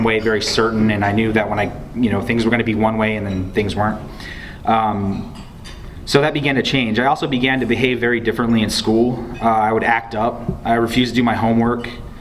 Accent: Houston, Texas, United States; also born or lived in San Antonio; I was born in San Antonio, Texas in 1986. My family and I lived there for about 3 years when we moved to Houston. I was very young when I moved here

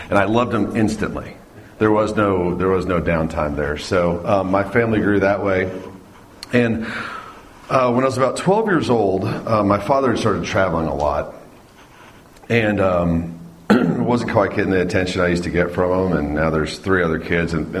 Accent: Fort Worth, Texas, United States; also born or lived in New Jersey; I was raised in the Fort Worth area and New Jersey. We moved from that area when I was a kid, and I was an only child till about 10.

